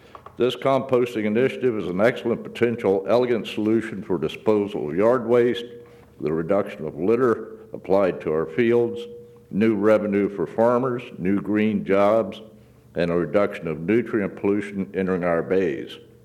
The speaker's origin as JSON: {"language": "English", "town": "Laurel", "region": "Delaware", "country": "United States", "tie": "born or raised there", "said": "Good plug in from my hometown. Born and raised in Laurel. Currently live in Millsboro."}